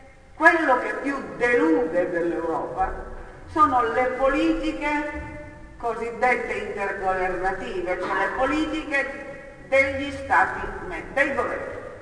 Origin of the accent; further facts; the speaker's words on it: Bra, Piedmont, Italy; born there; Sono nata nel 48 a Bra, provincia di Cuneo.